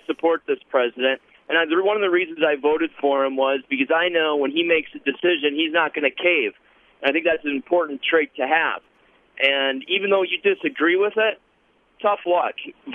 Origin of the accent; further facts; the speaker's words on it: Wisconsin, United States; I'm from Wisconsin, and Russ Feingold does not represent me.